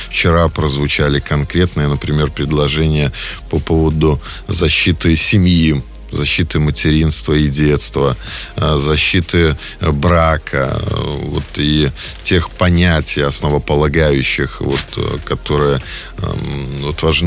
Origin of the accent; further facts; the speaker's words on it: Orsha, Vitebsk Region, Belarus; Вчера большая была встреча в моем родном городе Орша в исполкоме.